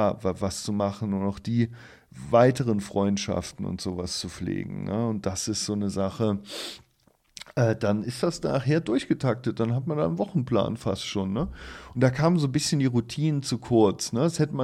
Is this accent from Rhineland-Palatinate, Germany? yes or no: yes; Rhineland-Palatinate, Germany; born or raised there